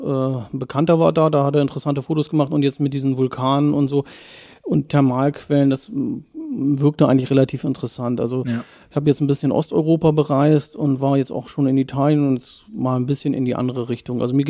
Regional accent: Schwarzenbek, Schleswig-Holstein, Germany; ja, also ich wohne schon immer in Schwarzenbek, bin hier auch zur Grundschule gegangen

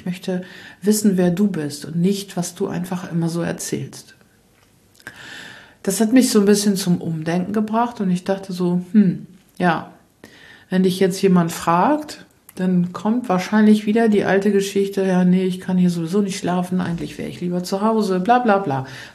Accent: Lower Saxony, Germany; ich komme aus Ostfriesland

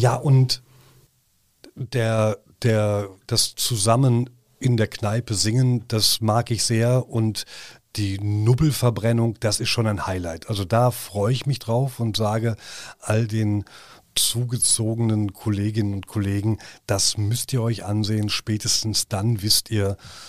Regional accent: Düsseldorf, North Rhine-Westphalia, Germany; Ich habe als Kind Karneval geliebt. Ich gebe ja jetzt zu, ich komme aus Düsseldorf.

